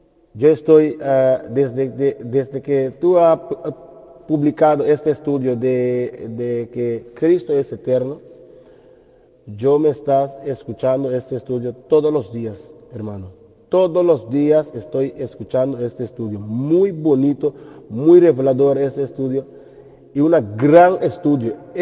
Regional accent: Curaçao; now in Netherlands; Soy de Holanda, o vivo en Holanda, soy de Curaçao.

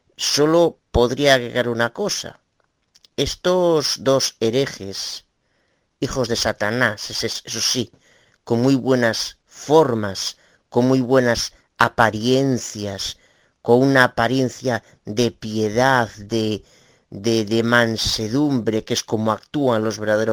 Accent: Galicia, Spain; Soy abogada de Galicia

